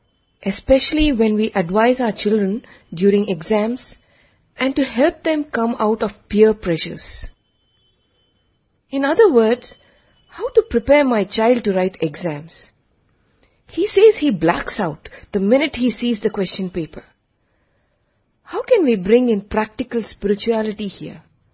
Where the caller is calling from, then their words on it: Bahrain; I'm from Bahrain.